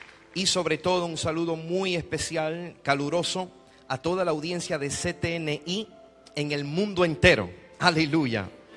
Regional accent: Vieques, Puerto Rico; also born or lived in Anaheim; Y cuando llegamos a Vieques, papá dejó de vender la droga y comenzó a consumirla.

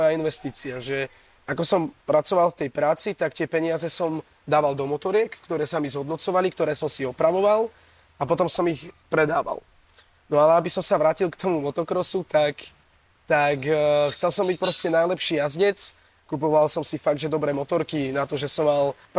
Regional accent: Žilina Region, Slovakia; mám 21 rokov, pochádzam z Oravy.

